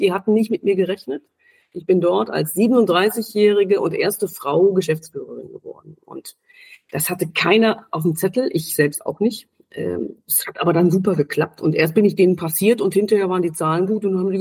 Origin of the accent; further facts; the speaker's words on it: Brilon, North Rhine-Westphalia, Germany; born there; also born or lived in Bonn / Düsseldorf; now in Berlin, Germany; Ich bin im schönen Sauerland in Brilon geboren, war dann für die Ausbildung 2 Jahre in Bonn und bin dann aber schon 87, das heißt schon tatsächlich auch vor Mauerfall, nach Berlin gekommen. Hatte zwischendurch 3 Jahre Düsseldorf.